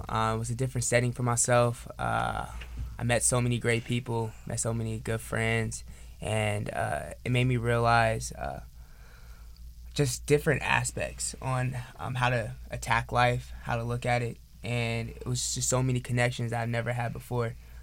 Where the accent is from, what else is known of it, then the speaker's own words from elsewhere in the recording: Pacoima, California, United States; All right, so I'm from Pacoima, California, and I grew up there in the Valley, so I'm a Valley boy.